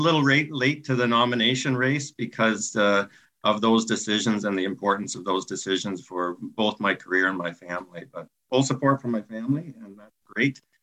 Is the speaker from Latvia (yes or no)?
no; Smiths Falls, Ontario, Canada; I was born and raised here in Lanark County in the Smiths Falls area. My wife and I raised three children here.